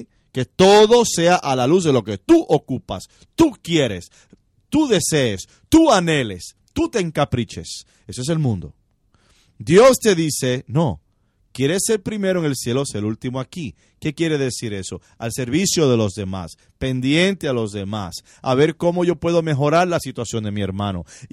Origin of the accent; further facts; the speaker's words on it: Puerto Rico; yo me crié en Puerto Rico en la plantación de caña de azúcar en la hacienda de mi abuelo.